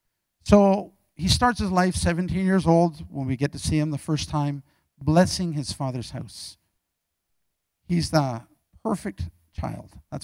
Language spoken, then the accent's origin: English; South Africa; born there; also born or lived in Canada; I've been a missionary for all my life. I was born in South Africa, an MK, a missionary kid. Lived in Canada for 14 years.